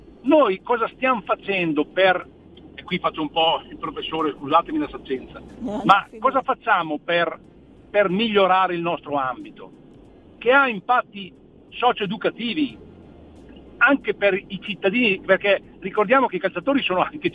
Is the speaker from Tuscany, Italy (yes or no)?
no; Lombardy, Italy; now in Verona, Italy; io vivo a Verona, sono bergamasco, ma Firenze fa parte della mia vita.